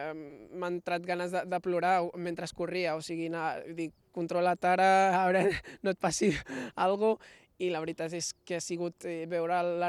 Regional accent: Vilafranca del Penedès, Catalonia, Spain; poder dir que sóc de Vilafranca

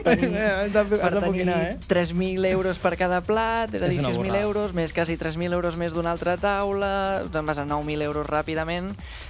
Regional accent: Guardiola de Berguedà, Catalonia, Spain; Sí, jo sóc de Guardiola

